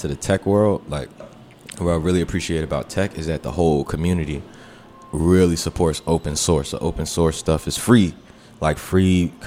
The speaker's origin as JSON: {"language": "English", "town": "Forestville", "region": "Maryland", "country": "United States", "lives_now": "Washington, United States", "said": "So am I. I'm from Forestville."}